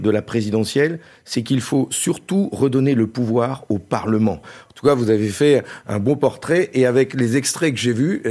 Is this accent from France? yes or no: yes; Hauts-de-France, France; Je suis un ch'ti, un député du Nord. Et c'est peut-être ça aussi qui fait ma différence avec d'autres, l'authenticité, la sincérité. Je vis dans le Nord avec ma famille et je ne vivrai pas ailleurs